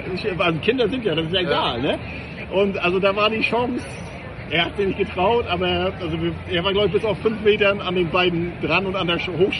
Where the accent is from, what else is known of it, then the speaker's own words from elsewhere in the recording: Northern Germany, Germany; Also ich vereinnahme ihn auch ein bisschen für mich, als Norddeutscher, muss ich sagen.